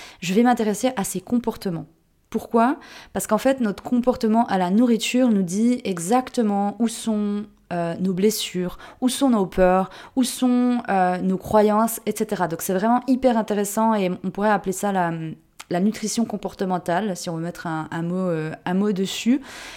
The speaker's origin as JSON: {"language": "French", "country": "Switzerland", "lives_now": "Portugal", "said": "Des fois on pense que je suis portugaise. Pas du tout, c'est pas du tout ça, c'est pas pour ça que je suis venue au Portugal, je suis suisse à 3500%, origine suisse. Un petit suisse"}